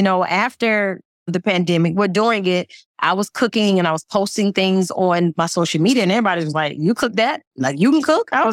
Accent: Georgia, United States; My husband, he's from New York, right? And I'm from Georgia. So, you know, Georgia, we eat all types of food.

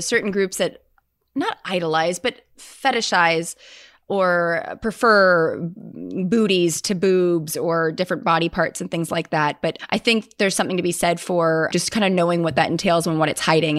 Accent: Scotland, United Kingdom; I'm Scottish

